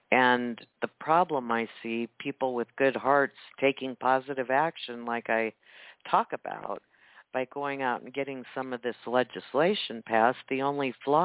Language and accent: English; Nebraska, United States; You know, I'm from Husker land here, and I'm trying to think that we were called the Bug Eaters back then